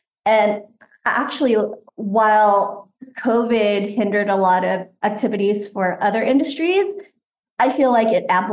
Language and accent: English; Stockton, California, United States; I grew up in Stockton, California. So it's about an hour and a half away from Sacramento and San Francisco. And I went to an inner city high school, so I didn't get any exposure to finance.